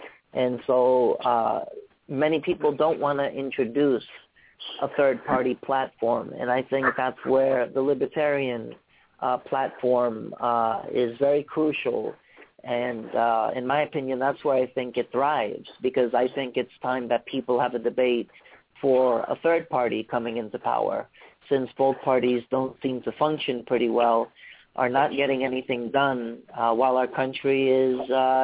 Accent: United States; I am an American who cares deeply about my country

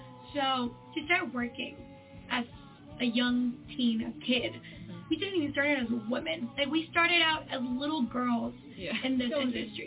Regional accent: Mexico; We obviously started playing here in Mexico. We're Mexicans, we're from Mexico. So our first shows were always here in our home and then just across the country.

